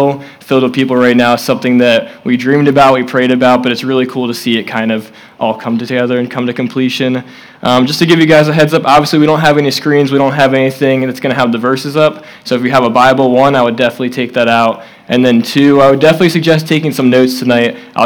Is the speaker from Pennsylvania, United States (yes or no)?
yes; Hershey, Pennsylvania, United States; And it's true, I am from Hershey, Pennsylvania. I'm from Chocolate Town.